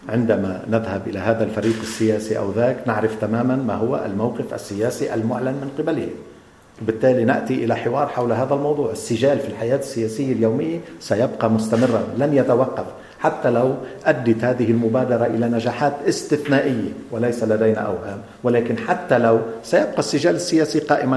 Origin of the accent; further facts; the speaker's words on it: Lebanon; ثم قضايا نحن نتحمل مسؤوليتها كلبنانيين